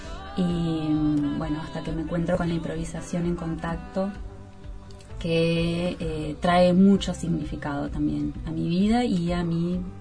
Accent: Salto, Uruguay; yo crecí en Salto, en lugares muy abiertos, incluso un año viví en el campo también con un espacio súper, súper abierto, con horizontes muy, muy lejanos.

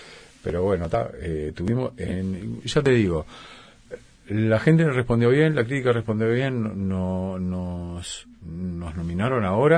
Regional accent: Uruguay; accent: Rioplatense; los giros y las cosas de repente son rioplatenses porque, bueno, porque yo soy de Río de la Plata, pero saqué los uruguayismos

